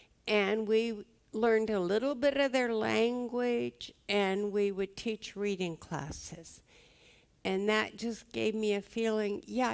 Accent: Los Angeles, California, United States; And I grew up in the Los Angeles area.

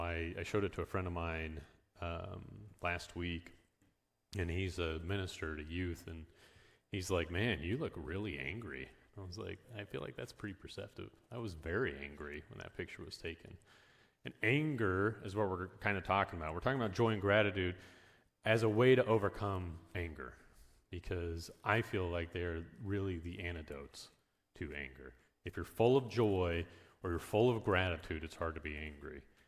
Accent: Salina, Kansas, United States; So I was born here in Salina. I grew up in the Catholic Church. I actually went to St. Mary's just down the road here, the St. Mary's Elementary School.

